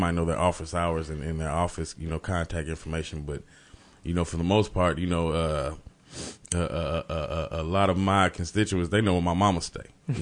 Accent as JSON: {"language": "English", "town": "Urbana", "region": "Illinois", "country": "United States", "tie": "born or raised there", "said": "but my family is from here in Champaign, Illinois, both sides, my mother and my father. I grew up in Urbana, Illinois. I'm from King Park."}